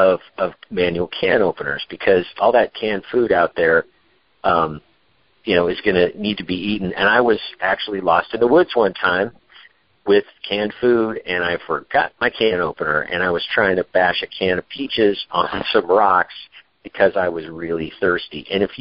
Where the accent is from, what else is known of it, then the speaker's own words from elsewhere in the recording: Olympia, Washington, United States; And I go to a dollar store in my hometown of Olympia, where the book takes place.